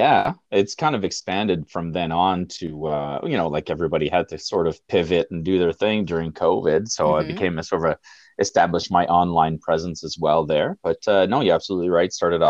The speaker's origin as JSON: {"language": "English", "town": "Ottawa", "region": "Ontario", "country": "Canada", "tie": "born or raised there", "also_born_or_lived": "Trois-Rivières", "said": "So I grew up in Ottawa. I was actually born in Trois-Rivières, but I grew up in Ottawa."}